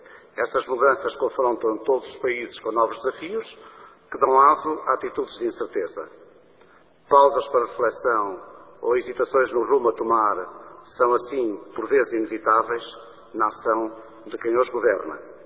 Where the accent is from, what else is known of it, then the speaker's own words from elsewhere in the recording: Portugal; como português, tenho presente uma realidade.